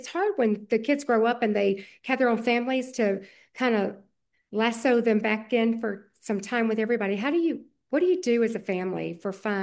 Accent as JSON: {"language": "English", "region": "Alabama", "country": "United States", "moved": "yes", "said": "Most everybody knows that I'm from Alabama, and I love the state. I haven't lived there for many years"}